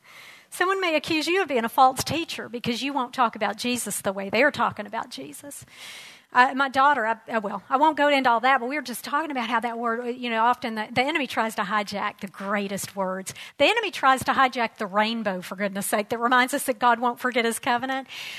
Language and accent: English; United States; we're Americans, so as American citizens, that's our role, and we need to do that as unto the Lord.